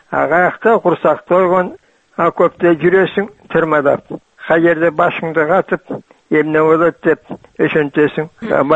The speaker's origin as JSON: {"language": "Kyrgyz", "town": "Chym-Korgon", "region": "Chuy Region", "country": "Kyrgyzstan", "said": "Мен өзүм Чым Коргондонмун."}